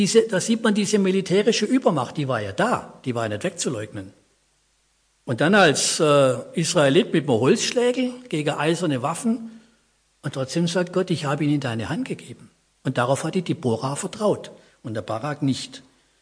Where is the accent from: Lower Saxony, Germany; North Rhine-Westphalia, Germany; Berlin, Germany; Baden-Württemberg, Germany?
Baden-Württemberg, Germany; Künzelsau; born there; Ich komme aus Künzelsau gebürtig.